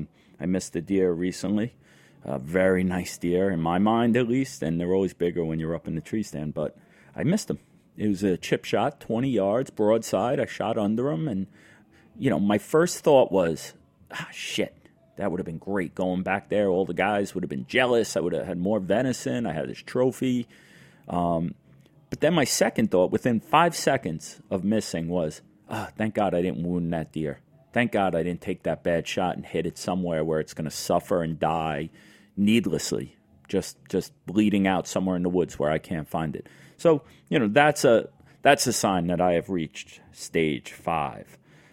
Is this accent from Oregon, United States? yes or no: no; New York, United States; born there; I was born on November 22nd in the heart of rifle deer season here in New York State.